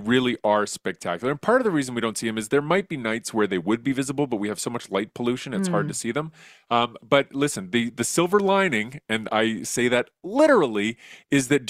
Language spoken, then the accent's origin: English; Edmonton, Alberta, Canada; I grew up in Edmonton